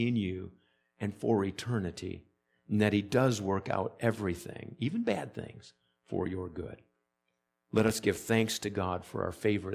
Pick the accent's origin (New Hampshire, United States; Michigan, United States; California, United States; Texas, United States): Michigan, United States; Folks, it's because I grew up in the Upper Peninsula that I don't love this stuff. Up there, it felt as if spring would never arrive, as if the snow would never go away.